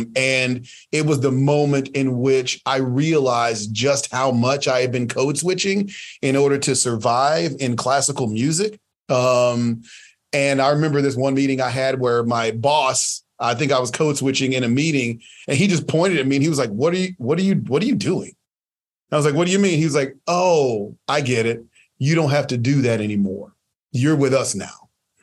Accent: Dallas, Texas, United States; Yeah. So I grew up in Dallas, born and raised in the Dallas area. The neighborhoods I grew up in were predominantly Black and Mexican.

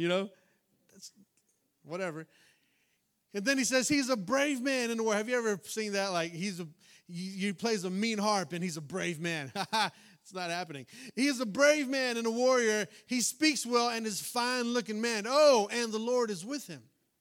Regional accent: Texas, United States; And you know, we're from West Texas. We don't know what to do when it snows, right?

